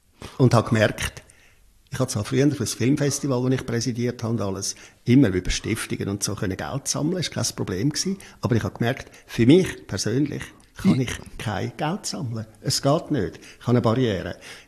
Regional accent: Affoltern am Albis, Zurich, Switzerland; Ich bin 12 Jahre lang als Kind im Kinderspital aufgewachsen. Aussenstation im Kinderspital Zürich, nach Foltern am Albis.

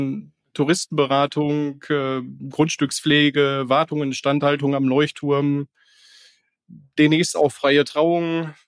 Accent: North Rhine-Westphalia, Germany; Ich komme aus dem Sauerland.

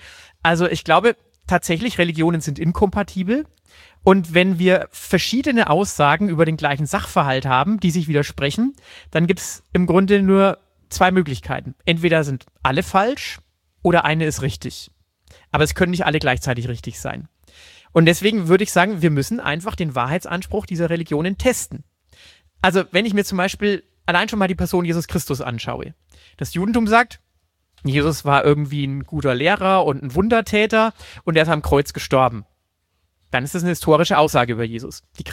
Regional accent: Hof, Bavaria, Germany; weil in Hof, wo ich herkomme, kann man das nicht operieren

